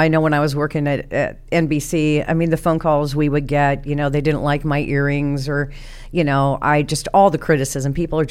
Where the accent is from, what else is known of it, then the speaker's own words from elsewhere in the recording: Iowa, United States; I grew up my childhood in Iowa, so I've been through many a tornado and spent much time in the basement under the pool table.